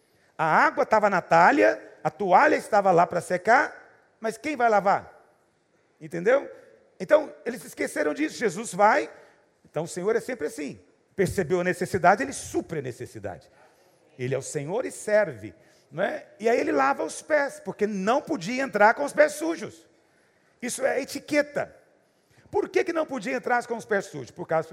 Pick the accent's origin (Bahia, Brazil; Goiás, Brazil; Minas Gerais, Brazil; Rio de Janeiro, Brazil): Goiás, Brazil; Eu sou de Goiás, meu amigo.